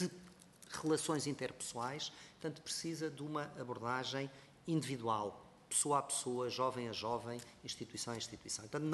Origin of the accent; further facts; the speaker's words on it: Portugal; e como português acho horrível